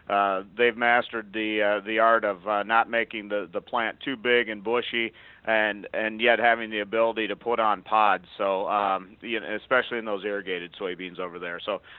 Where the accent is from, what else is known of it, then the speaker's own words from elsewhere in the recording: Iowa, United States; So in Iowa, we'll start there, and that's my home state. So, you know, I've seen it. I live in northeast Iowa